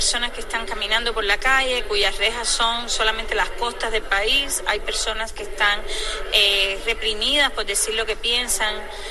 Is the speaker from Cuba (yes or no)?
yes; Cuba; yo hice lo que como cubana sentía